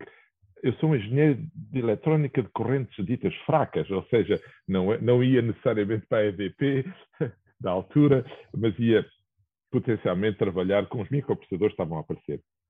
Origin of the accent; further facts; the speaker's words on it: Aveiro, Portugal; sabes que eu venho de uma pequena aldeia próximo de Aveiro